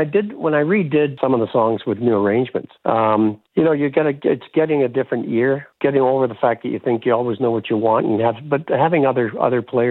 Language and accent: English; Glasgow, Scotland, United Kingdom; moved away; back in the day when we were growing up in Glasgow, his parents emigrated just before we did.